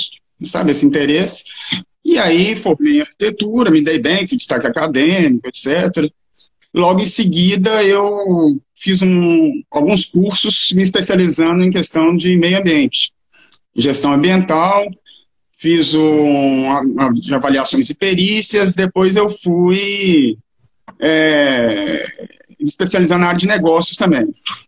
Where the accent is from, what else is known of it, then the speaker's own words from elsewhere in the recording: Minas Gerais, Brazil; Então, sou de Minas e venho de uma família da área de medicina e de bioquímica.